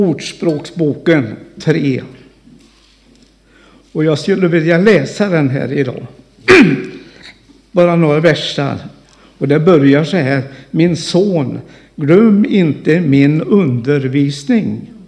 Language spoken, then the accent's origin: Swedish; Trollhättan, Västra Götaland County, Sweden; jag åkte hem till min gamla stad som jag kom ifrån, Trollhättan.